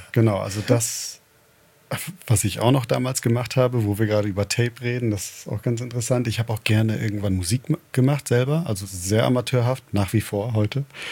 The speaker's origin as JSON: {"language": "German", "town": "Delmenhorst", "region": "Lower Saxony", "country": "Germany", "said": "Ich komme aus Delmenhorst. Das ist Nähe Bremen, falls jemand Delmenhorst nicht kennt."}